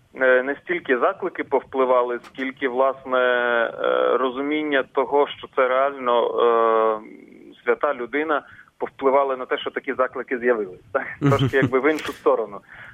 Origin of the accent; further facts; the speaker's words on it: Kharkiv, Kharkiv Oblast, Ukraine; я сам з Харкова походжу.